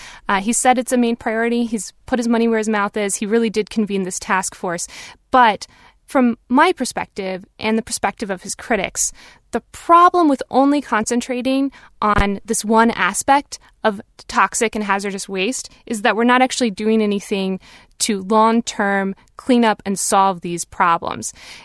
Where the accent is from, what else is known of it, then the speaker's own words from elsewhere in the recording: Texas, United States; You know, one example from my home state of Texas, just 4 years ago, there was a horrible chemical explosion.